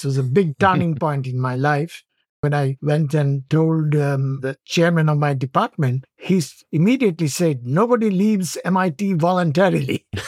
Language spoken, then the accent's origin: English; West Bengal, India; Going back to your comment about my growing up in West Bengal and being the leftist background, it certainly provoked me because I had to answer the intellectual challenges that my friends were bringing up.